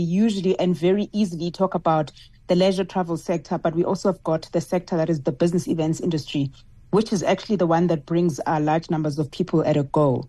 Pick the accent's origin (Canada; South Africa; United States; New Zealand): South Africa; As you know, we are proudly South African.